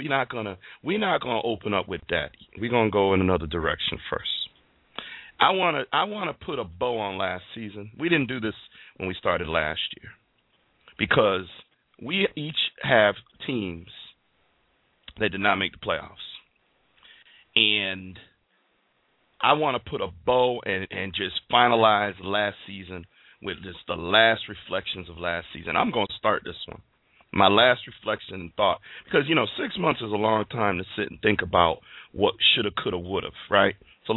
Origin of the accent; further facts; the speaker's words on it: Bristol, Connecticut, United States; it's a little personal for me because I'm from Bristol, Connecticut, and I know a lot of people caught up into this mess